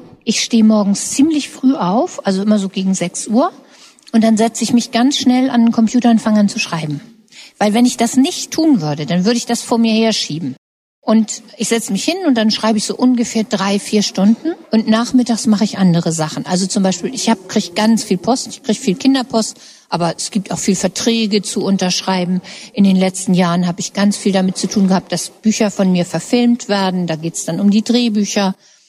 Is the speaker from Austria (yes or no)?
no; Hamburg, Germany; also born or lived in England; Ich komme aus Hamburg. Ich habe mein ganzes Leben in Hamburg gelebt. Ich habe in England studiert, einen Teil meines Studiums, aber sonst war ich immer in Hamburg.